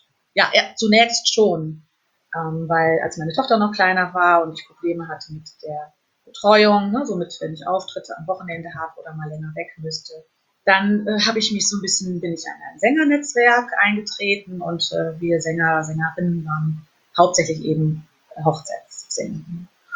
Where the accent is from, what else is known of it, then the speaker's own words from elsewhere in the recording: Fulda, Hesse, Germany; ganz liebe Grüße in meine alte Heimat nach Fulda.